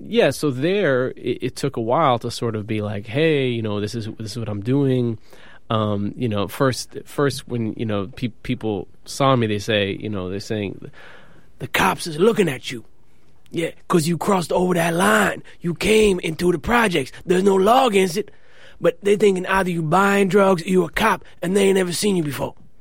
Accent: Kabul, Afghanistan; But not me. I'm from Kabul. That's a pretty big city. Yeah, I was the cute speech and debate kid from Afghanistan, so everyone was cool with me. You know, I'm Muslim

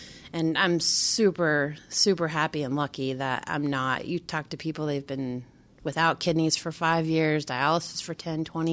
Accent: Kansas, United States; born there; I was born in Kansas 3 months after him, so no.

